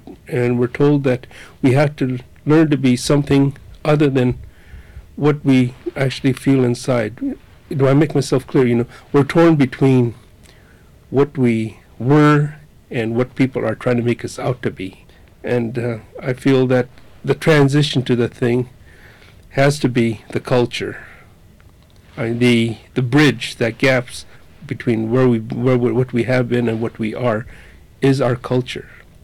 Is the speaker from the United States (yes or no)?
yes; Juneau, Alaska, United States; moved away as an adult; Well, I'm a Tlingit Indian from Juneau, Alaska. I was born in Juneau, raised in Juneau